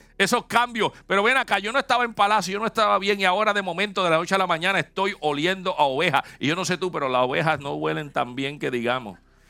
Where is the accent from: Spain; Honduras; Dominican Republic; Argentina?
Dominican Republic; yo que me crié en República Dominicana, había muchos lugares de cerdos.